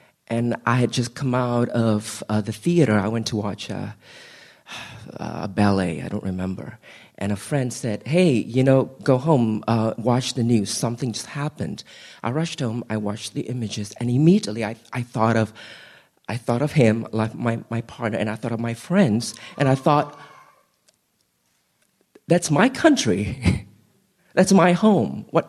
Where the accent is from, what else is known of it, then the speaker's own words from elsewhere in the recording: Singapore; moved away as an adult; now in Baltimore, United States; I grew up in Singapore, it's tropical, but never that kind of Baltimore heat.